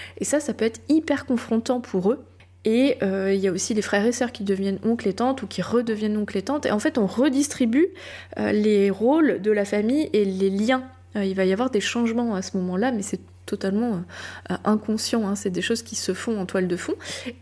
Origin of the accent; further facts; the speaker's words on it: France; je suis française, j'enregistre cet épisode depuis la France.